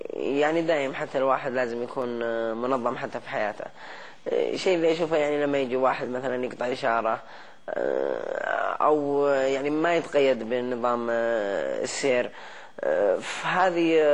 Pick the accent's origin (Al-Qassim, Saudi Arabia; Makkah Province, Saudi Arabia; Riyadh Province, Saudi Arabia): Riyadh Province, Saudi Arabia; Riyadh; فأنا فهمت ان صرفة يعني معناتها طلع عندنا في الرياض